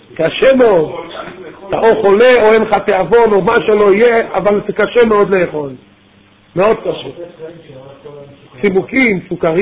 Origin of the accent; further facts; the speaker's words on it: Jerusalem, Jerusalem District, Israel; now in Petah Tikva, Israel; אני למשל מירושלים, שם כבר לא שמענו 40 דקות